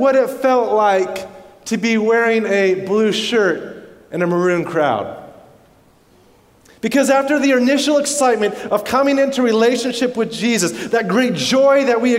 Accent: Canada; also born or lived in United States; now in Australia; I don't know if you recognize my accent. I'm not quite true blue. I'm getting there. I'm almost there. I've got my license now, but I'm still working on it. I was born in the U.S., grew up in Canada, and about 10 years I came out here

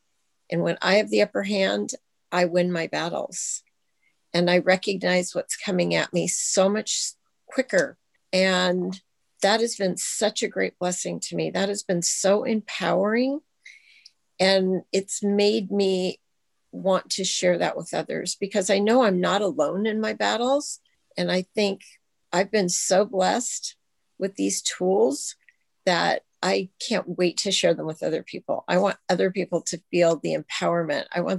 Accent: Carlsbad, California, United States; I am from Carlsbad, California

